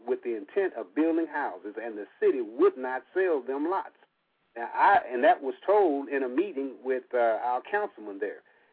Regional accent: Como, Texas, United States; I was raised in Como. My mother, 94, still lives in Como. I would be in Como except that I ended up, my wife and I, working in Dallas.

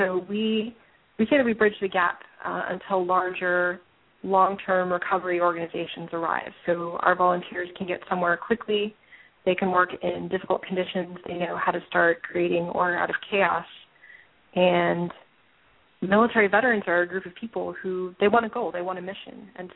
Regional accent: Atlanta, Georgia, United States; Well, I grew up in Atlanta, Georgia, and I served in the Air Force from 2002 to 2006.

